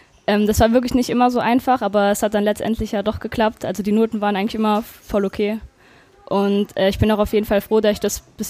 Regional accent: Homburg, Saarland, Germany; Und 2011 oder 12 war das, meine ich, wurde bei uns in Homburg halt ein Skatepark gebaut, im Stadtpark.

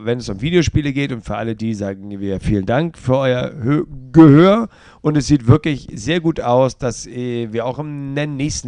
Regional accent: Hamburg, Germany; Kann ich auch als Hamburger nachvollziehen.

